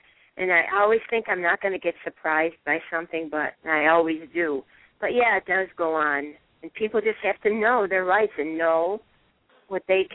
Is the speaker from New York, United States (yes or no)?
yes; New York, United States; York, between Rochester and Buffalo. Far away from the city.